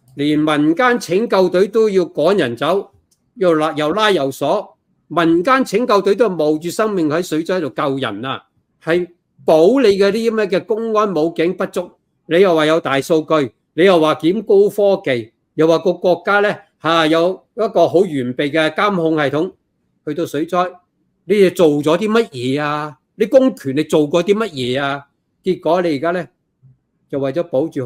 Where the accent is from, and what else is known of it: Hong Kong